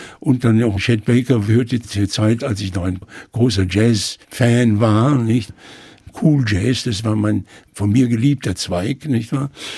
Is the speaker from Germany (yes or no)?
yes; Mayen, Rhineland-Palatinate, Germany; ich habe damals in meiner Heimatstadt Main in der Eifel einen Vortrag halten sollen zur 700-jährigen Geschichte der Stadt.